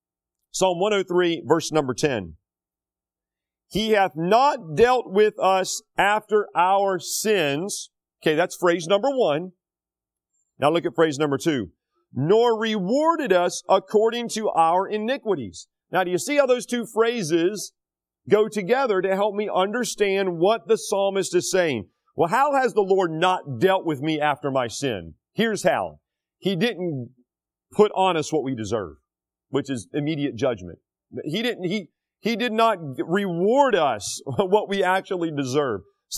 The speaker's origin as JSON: {"language": "English", "region": "North Carolina", "country": "United States", "tie": "born or raised there", "said": "And I said, oh, I didn't know I was going to North Carolina, my home state."}